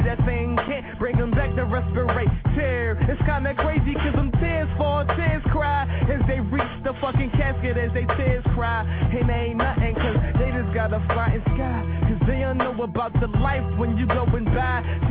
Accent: Philadelphia, Pennsylvania, United States; Yo, you don't understand, like, growing up in Philly is one of the worst things, but I'm proud though. I'm a Philasian, that's what they call us, right?

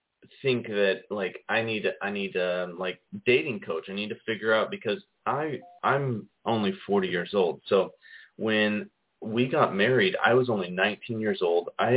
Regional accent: California, United States; I grew up in California and was actually in a completely different field.

